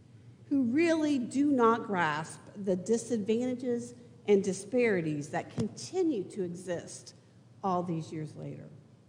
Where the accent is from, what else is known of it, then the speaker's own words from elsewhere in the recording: Indiana, United States; now in Louisville, United States; Although I grew up in Indiana, Kentucky was the region I knew best